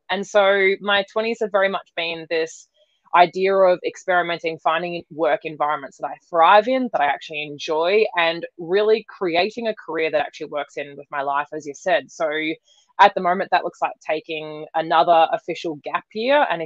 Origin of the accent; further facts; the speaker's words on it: Australia; moved away as an adult; if you can't tell, as I said, from my accent, I am Australian. So I was raised in Australia and have really, since the age of 18, kind of gone out into the world and explored it